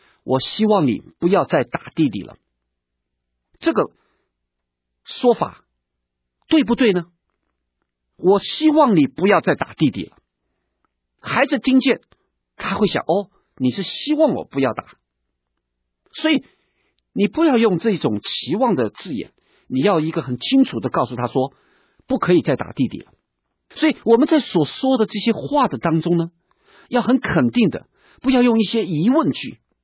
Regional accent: China; 所以我们中国人说棒下出孝子

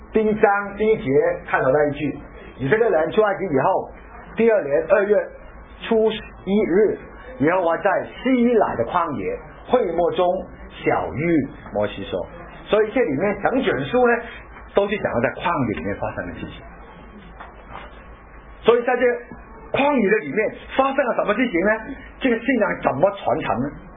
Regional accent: Hong Kong; 我们都是从香港来的啊，我们三个人都是在同一个神学院毕业的，香港的海外神学院啊

